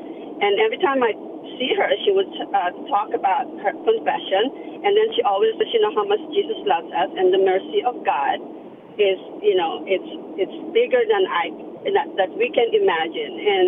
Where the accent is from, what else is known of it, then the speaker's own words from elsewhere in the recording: Philippines; Yes. I'm born Catholic because I'm Filipino, first of all.